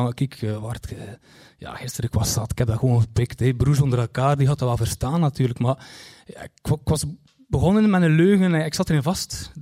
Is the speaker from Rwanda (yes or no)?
no; Kortrijk, West Flanders, Belgium; Want ik kom uit Kortrijk en Kortrijk is zo groot.